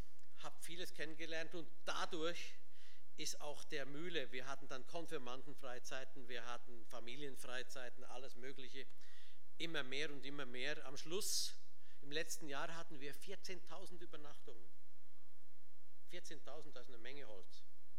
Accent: Switzerland; Also ich bin ganz zufrieden als Schweizer, auch hier oben.

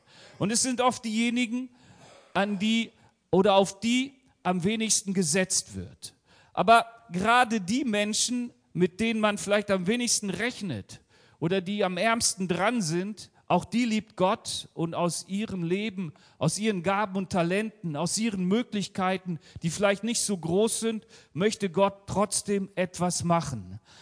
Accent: Hanover, Lower Saxony, Germany; oder meiner Heimatstadt Hannover oder Hamburg.

